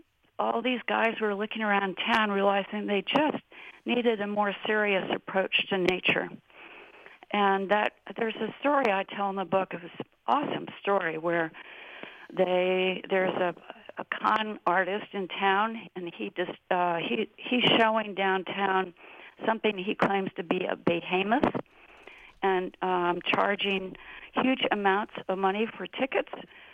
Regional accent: Boston, Massachusetts, United States; My growing up in Boston, you know, everybody around expected you to marry the right people.

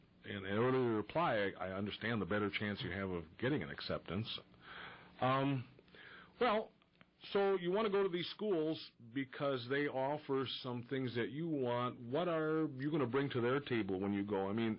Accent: Green Bay, Wisconsin, United States; I was brought up in Green Bay. I was raised there. So if you're not a Packer fan, you get beat up all the time.

